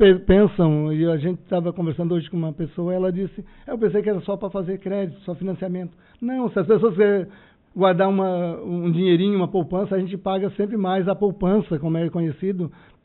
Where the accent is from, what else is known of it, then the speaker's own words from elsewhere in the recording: Treze de Maio, Santa Catarina, Brazil; also born or lived in Içara; Sou de 13 de maio. Na verdade, eu nasci na Içara, né? Fui morar em 13 de maio.